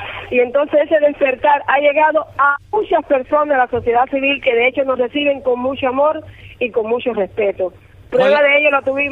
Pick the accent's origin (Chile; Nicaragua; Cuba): Cuba; todos somos cubanos.